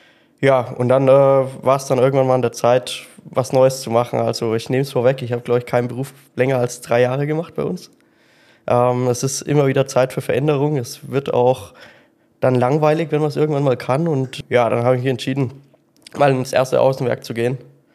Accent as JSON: {"language": "German", "region": "Bavaria", "country": "Germany", "said": "im Endeffekt komme ich aus Unterfranken, nähe Würzburg, im kleinen Provinzstädtchen bei Bernheim. Sehr nah zu Ipofen"}